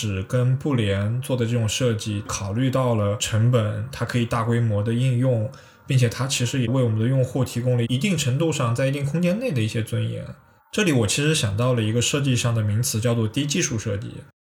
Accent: Xinjiang, China; 但是我家乡一些地方可能南疆相当于来说是比较贫困的

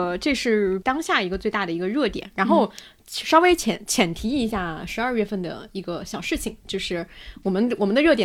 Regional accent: China

